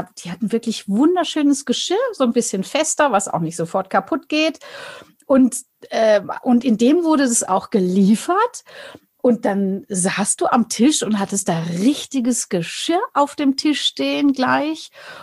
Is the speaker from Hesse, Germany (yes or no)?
no; Bavaria, Germany